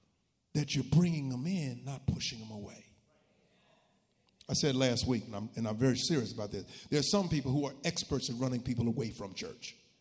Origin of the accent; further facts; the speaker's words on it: New Jersey, United States; I grew up in Jersey, so it threw me off when I went to school in Virginia.